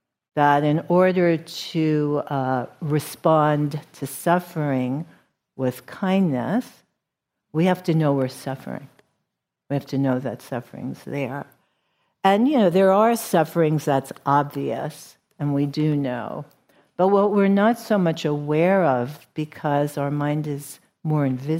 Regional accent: New York, United States; I grew up in New York.

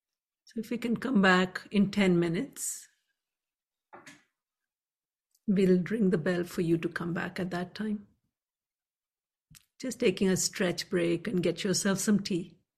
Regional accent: India; I come from India. I come from a family of meditators.

